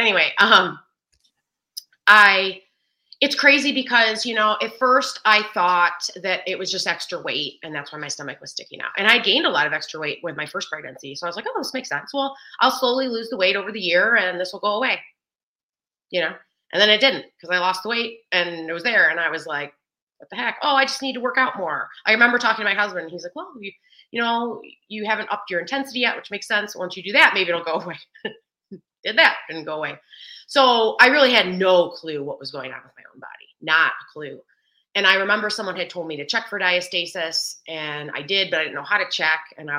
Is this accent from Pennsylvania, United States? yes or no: no; Michigan, United States; also born or lived in California; So I live in Michigan. I had a brief stint in California for about 5 years, but I'm from Michigan, back in Michigan.